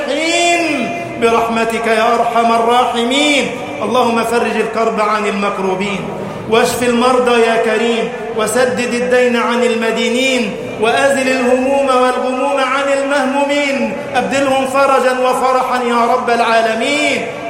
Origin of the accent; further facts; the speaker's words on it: Egypt; اللهم اجعل بلدنا مصر أمناً أماناً سخاءً رخاءً